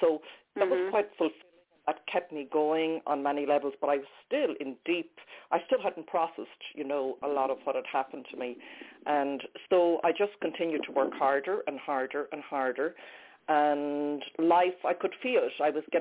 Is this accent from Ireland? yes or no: yes; west of Ireland, Ireland; I really am, because as you said, I'm Irish. I grew up in the west coast of Ireland in a small city.